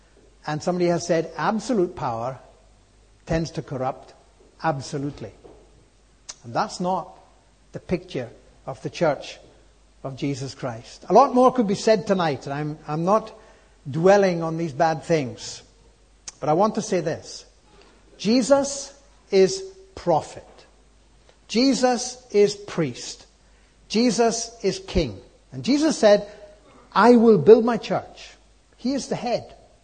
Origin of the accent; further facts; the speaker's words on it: Scotland, United Kingdom; My father was a farmer. I was born in the Orkney Islands.